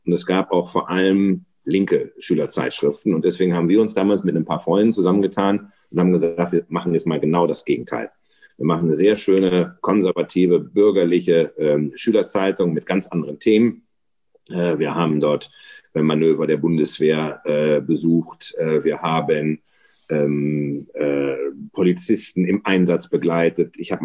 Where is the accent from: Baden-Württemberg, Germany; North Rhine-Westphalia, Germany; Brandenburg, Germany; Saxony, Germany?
Baden-Württemberg, Germany; Ravensburg; Ja, ich komme aus Ravensburg und Ravensburg ist Oberschwaben, aber wie du hörst, ist davon nicht viel übrig geblieben.